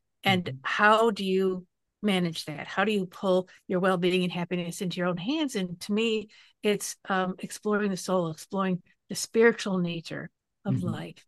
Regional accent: Detroit, Michigan, United States; now in Texas, United States; I grew up in Detroit, Michigan. Okay. So I'm a transplanted Midwesterner.

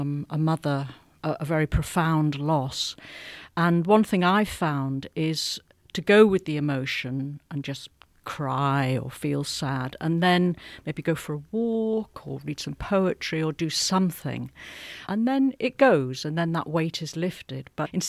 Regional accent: United Kingdom; now in Hong Kong; we're both British and we're both based in Hong Kong. I've been here longer than you, but we met in Beijing in the late 90s.

